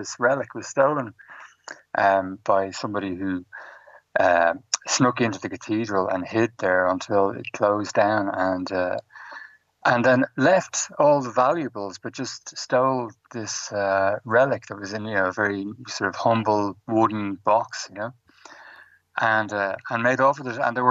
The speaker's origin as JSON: {"language": "English", "country": "Ireland", "tie": "born or raised there", "said": "I was obviously living and growing up in Ireland"}